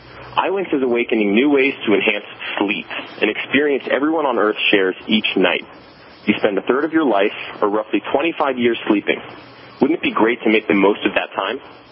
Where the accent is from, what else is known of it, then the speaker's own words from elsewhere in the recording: Miami, Florida, United States; So I was born and raised in Miami to hardworking parents.